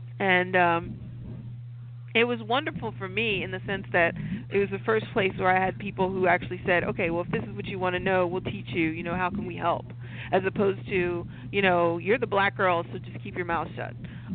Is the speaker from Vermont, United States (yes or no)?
no; Delaware, United States; I mean, I'm from Delaware, and the state of Delaware didn't really desegregate the schools until 1978, at which time I was in sixth grade.